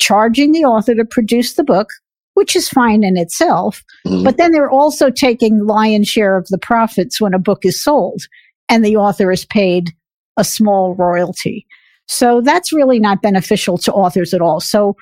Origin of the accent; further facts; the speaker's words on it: New York, United States; moved away; because I'm from New York and just basically middle-class family. My dad worked for Con Edison, working in manholes all day long.